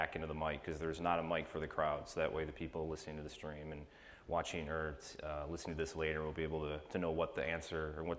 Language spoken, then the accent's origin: English; Chicago, Illinois, United States; Born and raised in Chicago. This is my third time here out in New Zealand.